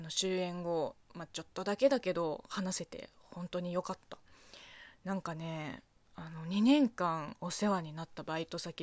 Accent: China; now in Japan; 一応在日中国人として発信はしてますけれども、おそらくね、典型的な中国人ではないので、

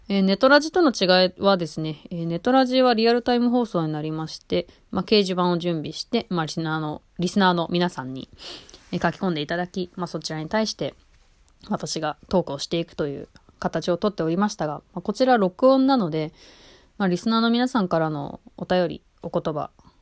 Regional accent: Saitama, Japan; also born or lived in Tokyo; 東京で生まれる。そして、埼玉ですくすく育つと書いてあります。はい。というわけで、現在、埼玉住まいです。

